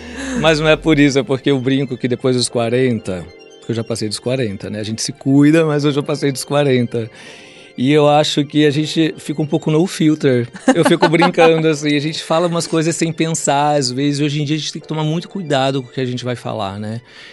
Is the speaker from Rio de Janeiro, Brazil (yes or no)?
yes; Rio de Janeiro, Brazil; Eu sou carioca, nasci no subúrbio do Rio de Janeiro, na Penha